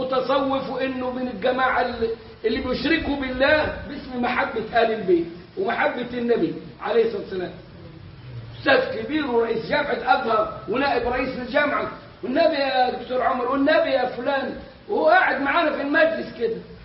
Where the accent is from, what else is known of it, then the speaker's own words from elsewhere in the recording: Egypt; واحنا كمصريين تعودنا على الحلف بغير الله. بقول كمصريين انا، مع انه ممكن اعمم بس بتكلم عننا